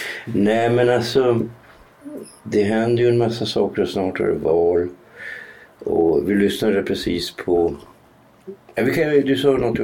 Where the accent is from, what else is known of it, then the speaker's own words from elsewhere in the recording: Norrland, Sweden; Jag kommer ju från Norrland, jag är inte alls akklimatiserad